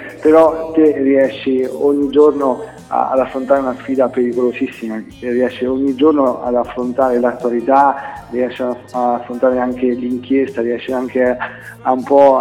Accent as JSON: {"language": "Italian", "town": "Ascoli Piceno", "region": "Marche", "country": "Italy", "said": "io da marchigiano, poi da Ascolano"}